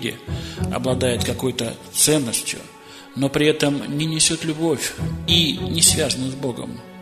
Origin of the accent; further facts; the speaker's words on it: Kemerovo Oblast, Russia; Я сам из Кузбасса и живу в Кемерове.